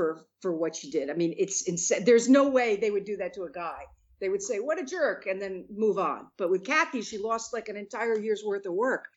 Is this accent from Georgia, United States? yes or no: no; New York City, New York, United States; born there; also born or lived in California; I was born in New York, but my family lives in San Diego. So, I mean, I graduated from high school in Southern California. It's not that I'm unfamiliar with the mindset, but I was born in New York City.